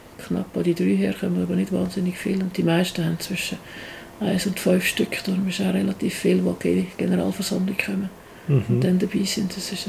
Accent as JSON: {"language": "German", "country": "Switzerland", "said": "Für uns als Schweizer, glaube ich, weil wir kriegen den Lohn in Schweizer Franken, zahlen in Schweizer Franken"}